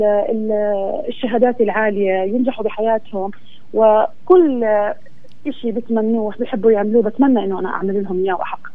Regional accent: Saudi Arabia; انا ما كنت هون ولا عشت طفولتي هون كمان، يعني انا كنت في السعوديه وعشت طفولتي وتربيت انا واخوتي في السعوديه

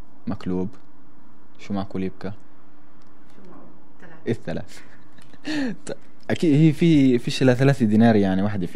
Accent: Qalqilya, West Bank, Palestine; والترفيه طبعا عندنا في فلسطين وتحت الاوضاع اللي احنا عايشينها قليل

